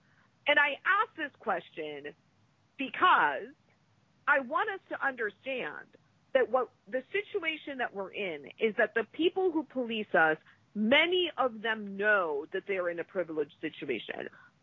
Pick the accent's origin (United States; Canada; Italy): Italy; I'm from Italy. I know what it means to have corruption that is in your face.